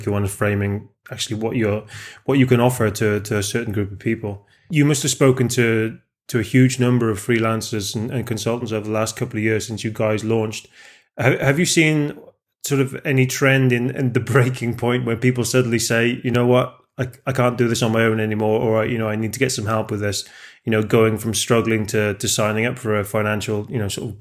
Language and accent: English; Wales, United Kingdom; more people than live in my home country in Wales.